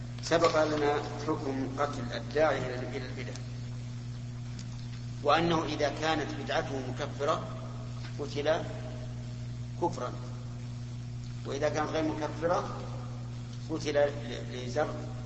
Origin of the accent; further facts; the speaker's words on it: Saudi Arabia; وجد عندنا في السعودية يعني جماعة التوعية ما يكفي